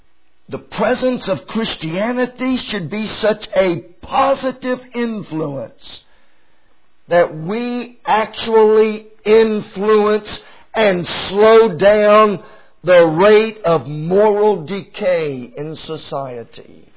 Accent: the South, United States; Now, I grew up in the South, and salt was often used to stop food from rotting and decaying.

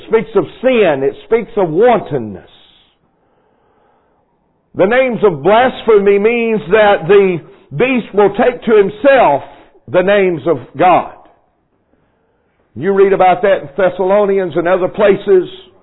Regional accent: Mississippi, United States; My wife and I both grew up on the Mississippi Gulf Coast.

